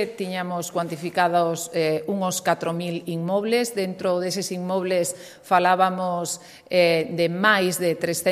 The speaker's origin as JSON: {"language": "Galician", "region": "Galicia", "country": "Spain", "said": "somos os galegos."}